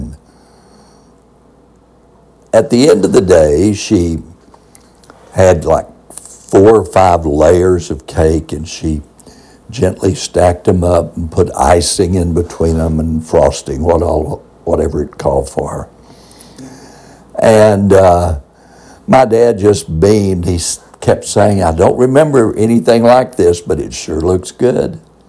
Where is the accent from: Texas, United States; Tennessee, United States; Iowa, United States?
Texas, United States; We grew up in Central Texas, so pines were not something we had, but we had cedar trees.